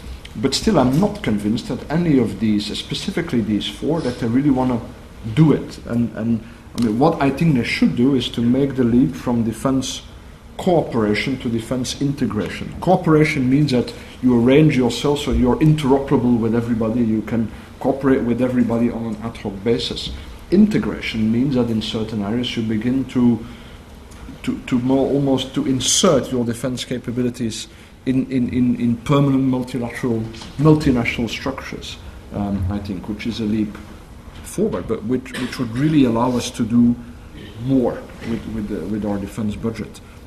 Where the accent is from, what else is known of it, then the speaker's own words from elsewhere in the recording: Belgium; I'm Belgian, which is why I came directly from Paris to this conference.